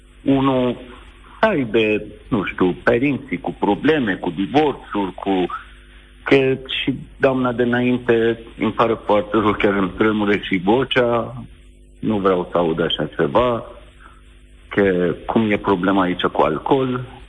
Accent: Iran; moved away; Eu chiar vin din Iran.

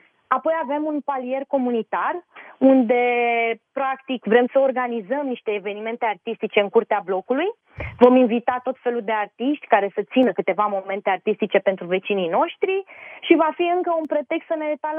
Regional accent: Ploiești, Prahova, Romania; now in Bucharest, Romania; Când am venit de la Ploiești la București, s-a întâmplat acum mulți ani și am mai stat prin multe locuri de atunci.

